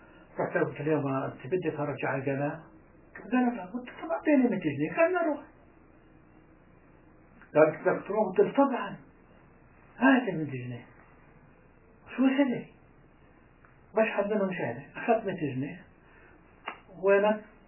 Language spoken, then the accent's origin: Arabic; Palestine; moved away; احنا طلعونا من فلسطين على مصر شو نعرف؟